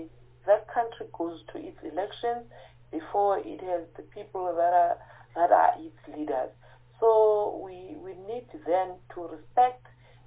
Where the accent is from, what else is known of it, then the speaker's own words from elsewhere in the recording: South Africa; as we are from South Africa